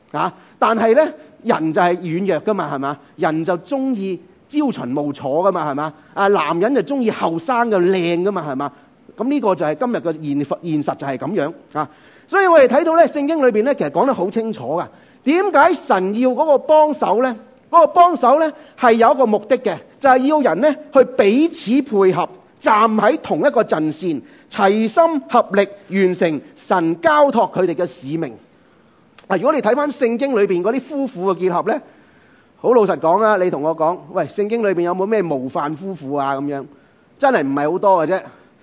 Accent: China; 我哋中国人

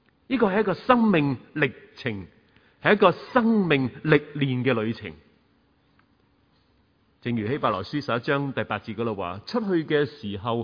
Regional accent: New Territories, Hong Kong; 我都试过由乡下搬出来醒住，你知道我在新界长大，咁啊容易適應一啲喎

